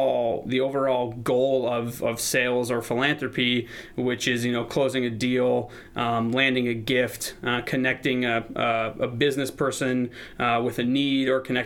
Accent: Chicago, Illinois, United States; Sports revolve my life, whether it be collegiate sports, my hometown Chicago sports, what it is.

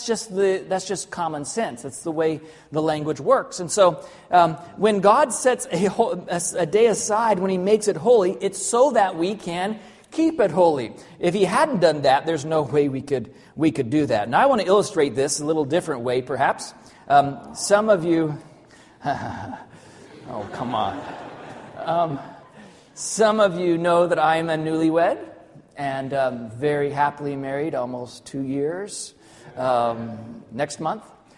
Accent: Arkansas, United States; also born or lived in Southern California; And even though I was born in Southern California, most of my life, I lived in Arkansas. And I thought Arkansas was just the prettiest place ever

